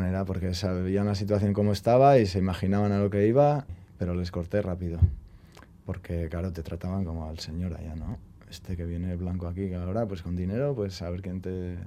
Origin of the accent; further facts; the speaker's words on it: Miranda, Spain; En mi pueblo, Miranda, se hace un día de cómo se hacían los trabajos antes